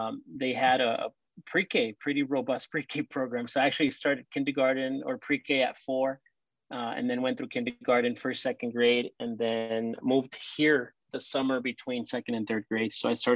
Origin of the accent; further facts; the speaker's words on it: El Paso, Texas, United States; born there; And then we migrated here when I was 8 years old. I was born in El Paso.